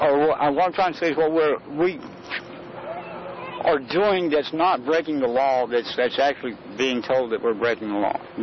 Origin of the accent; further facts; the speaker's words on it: United States; as an American and being here in my lifetime and everything